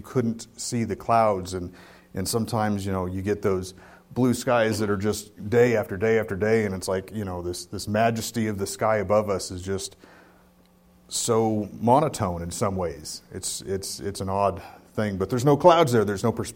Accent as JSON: {"language": "English", "town": "Sacramento", "region": "California", "country": "United States", "tie": "born or raised there", "said": "So I grew up in Sacramento. We had two seasons."}